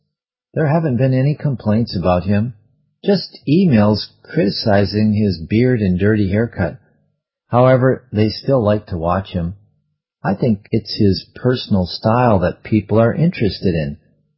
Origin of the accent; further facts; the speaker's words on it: India; I grew up in India. I had a great education